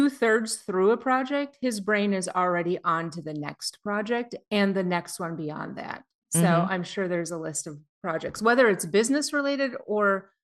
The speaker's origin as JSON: {"language": "English", "town": "Minneapolis", "region": "Minnesota", "country": "United States", "tie": "born or raised there", "said": "So I grew up in Minneapolis and I remember my dad buying a Texas Instrument home computer from some guy's house."}